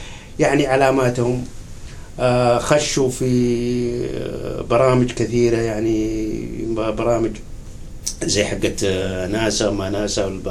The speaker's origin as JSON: {"language": "Arabic", "country": "Saudi Arabia", "said": "زي عندنا في السعودية لا مؤاخذة"}